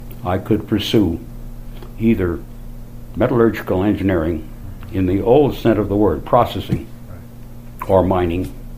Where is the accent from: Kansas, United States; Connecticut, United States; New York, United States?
Connecticut, United States; Hartford; I was born in Hartford, Connecticut on October 20, 1918. I lived in Hartford until, I guess it must have been 1939.